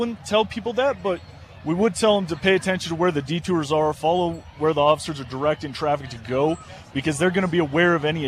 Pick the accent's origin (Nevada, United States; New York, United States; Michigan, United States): Nevada, United States; Dayton; No, sir. I'm from Dayton.